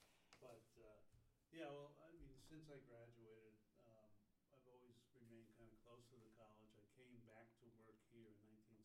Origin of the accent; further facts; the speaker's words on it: Bethpage, New York, United States; also born or lived in Flushing / Jackson Heights; I was born in Flushing, New York, and my family lived in Jackson Heights at the time. And when I was about 4, we moved out to Nassau County in Long Island, to Bethpage, where I attended public schools